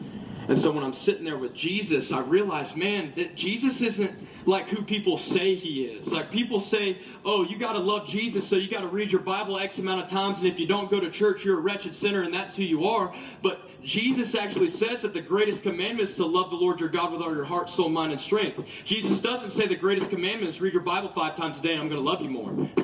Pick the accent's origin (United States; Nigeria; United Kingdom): United States; Georgia; I'm from Georgia.